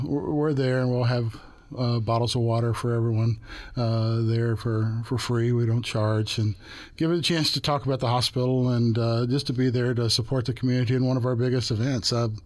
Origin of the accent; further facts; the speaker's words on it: Lancaster, Texas, United States; Or I grew up in Lancaster.